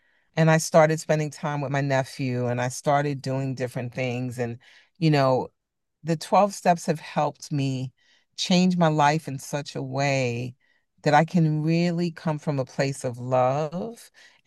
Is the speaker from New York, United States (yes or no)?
yes; New York City, New York, United States; It got exacerbated growing up in New York, which is just a very speedy city.